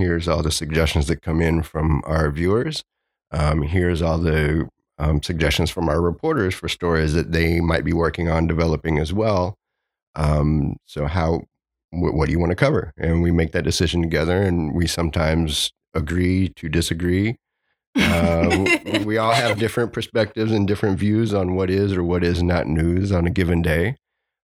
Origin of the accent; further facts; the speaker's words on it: Ohio, United States; now in Tampa Bay, United States; I'm a transplant from Ohio. Got tired of the snow and cold and decided to come south for the winter